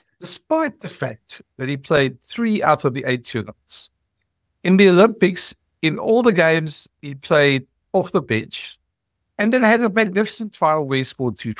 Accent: South Africa; Well, as a South African

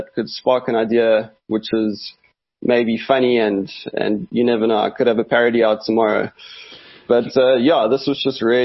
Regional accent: Johannesburg, Gauteng, South Africa; Because I grew up in Joburg, a lot of my friends are there

